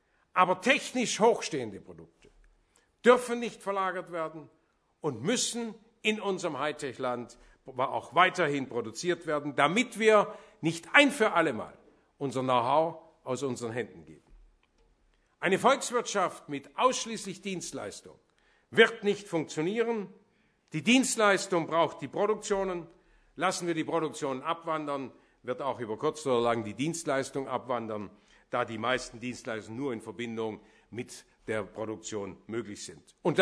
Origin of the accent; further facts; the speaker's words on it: Burladingen, Baden-Württemberg, Germany; Alleine in meinem Heimatort Borladingen gab es vor 25 Jahren 26 Textilbetriebe mit 3.600 Arbeitsplätzen.